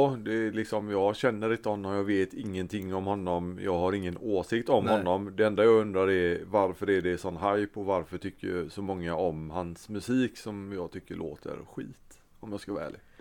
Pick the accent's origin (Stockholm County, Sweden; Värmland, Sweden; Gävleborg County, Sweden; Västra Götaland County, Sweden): Västra Götaland County, Sweden; Gothenburg; men vi är ju göteborgare